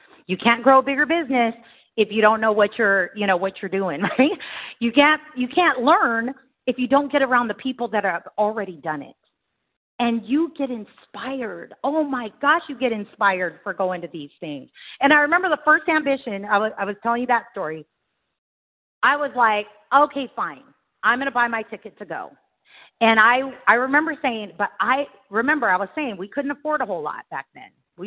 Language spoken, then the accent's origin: English; California, United States; I'm from California. Everything, you know, everything is suspicious.